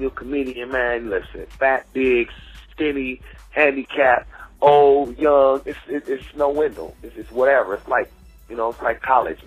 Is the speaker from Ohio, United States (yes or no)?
yes; Akron, Ohio, United States; I'm from Akron. Hometown, born and raised.